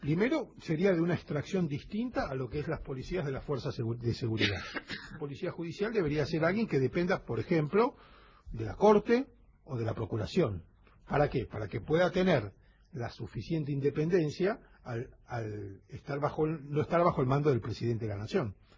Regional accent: Argentina; como argentinos, de que podamos vivir en un país más vivible, porque hoy yo creo que estamos yo tengo más de 50 años.

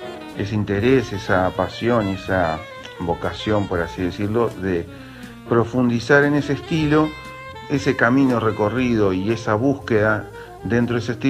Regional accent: Santa Fe, Argentina; moved away; porque yo soy de Santa Fe. Incluso antes de irme a Estados Unidos he tocado con él.

